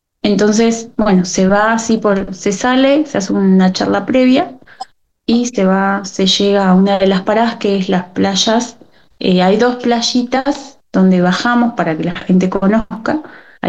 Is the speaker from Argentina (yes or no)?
yes; Trelew, Chubut, Argentina; now in Camarones, Argentina; Sí, hoy me encuentro en Camarones. Bueno, yo vivo acá hace 11 años. Y, así que soy de Trelew. Así que estoy acá hace ya bastante tiempo.